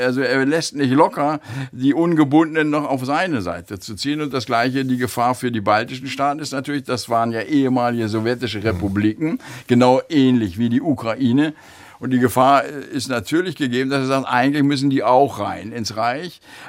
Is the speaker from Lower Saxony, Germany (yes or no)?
yes; Lüneburg, Lower Saxony, Germany; Ich komme aus Lüneburg, da war die Grenze 80 oder 100 Kilometer weg